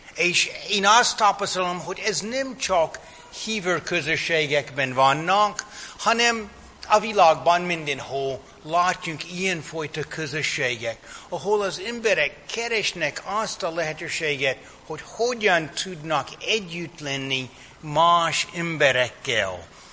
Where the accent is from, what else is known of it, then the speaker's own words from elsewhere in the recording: United States; Hungarian is a second language; now in Hungary; hogy én az Egyesült Államokból származom